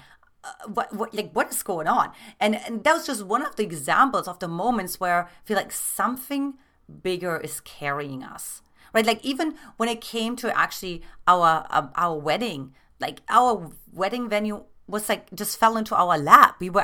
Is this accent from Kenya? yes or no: no; Germany; obviously I'm from Germany and his brother was actually in Germany at the time.